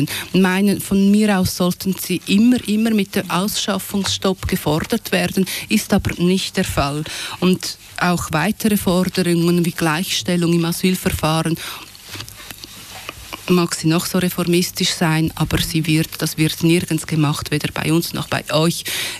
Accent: Switzerland; Ich bin eine ausländische Schweizer Frau.

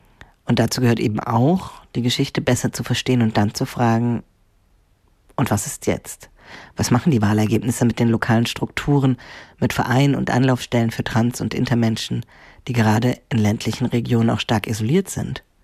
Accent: Saxony-Anhalt, Germany; Ich komme selbst aus Sachsen-Anhalt.

